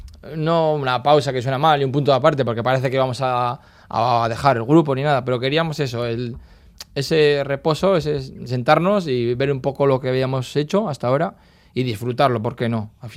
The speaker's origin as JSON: {"language": "Spanish", "region": "Basque Country", "country": "Spain", "said": "somos una banda de Rioja, Alavesa, pero que no hablamos euskera."}